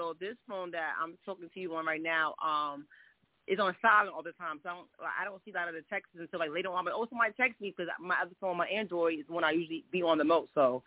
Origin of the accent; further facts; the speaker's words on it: Teaneck, New Jersey, United States; I'm from Teaneck, New Jersey.